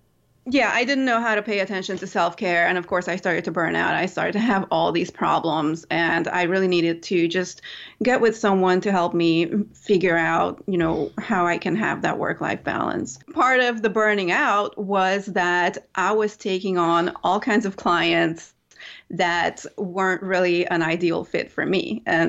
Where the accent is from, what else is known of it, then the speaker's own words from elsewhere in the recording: Hungary; now in New Orleans, United States; because I'm from Hungary and I live in New Orleans, I just have a million options running through my head.